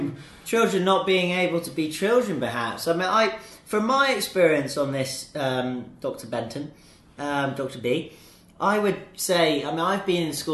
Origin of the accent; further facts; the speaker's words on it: Jamaica; now in Qingdao, China; I'm from Jamaica. Come to China to the school in Qingdao, grade 4 teacher in a Chinese school.